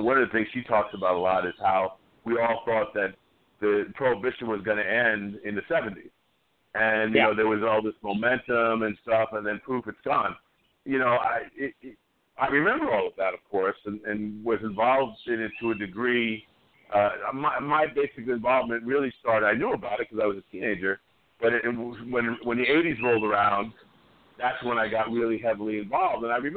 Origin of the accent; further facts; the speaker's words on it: New York, United States; I had the good fortune of growing up in New York, and so High Times wasn't hidden from our magazine racks, you know, when I was growing up, like it has been in other places.